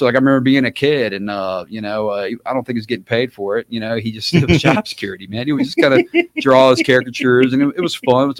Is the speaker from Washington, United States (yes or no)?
no; Baton Rouge, Louisiana, United States; I'm from Baton Rouge. That's where that's where he was at. Yeah, good old Red Stick.